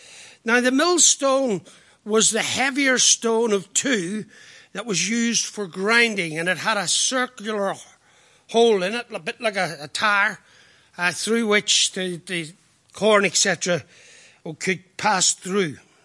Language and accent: English; Ireland; I know I'm an Irishman, but do you get that?